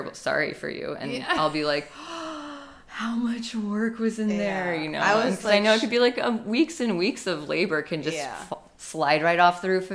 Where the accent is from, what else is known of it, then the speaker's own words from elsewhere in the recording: Chicago, Illinois, United States; now in St. Louis, United States; So I'm from Chicago, and I love a street map, love a grid. Moving to St. Louis, no, it's amazing because it's hilly.